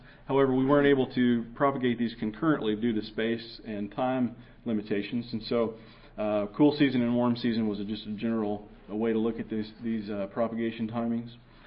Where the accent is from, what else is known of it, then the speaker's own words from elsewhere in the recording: Texas, United States; my home state of Texas had its most intense year of drought on record